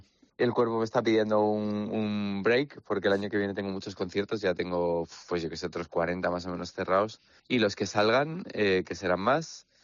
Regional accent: Madrid, Community of Madrid, Spain; yo he empezado a surfear ahí cuando era un chavalín, y soy el típico madrileño que va a surfear a Santander

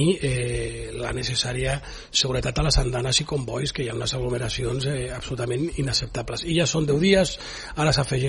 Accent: Barcelona, Catalonia, Spain; els serveis que ens pertoquen com a barcelonins

